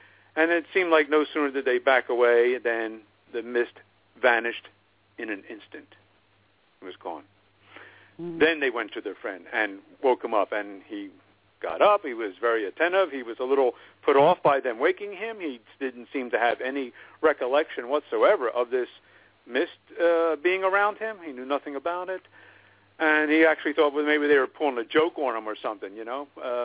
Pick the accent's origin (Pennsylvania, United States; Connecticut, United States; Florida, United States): Pennsylvania, United States; also born or lived in New Jersey; where I grew up in Pennsylvania and Jersey, you know, you'd go down the shore or down to the beach and hang out.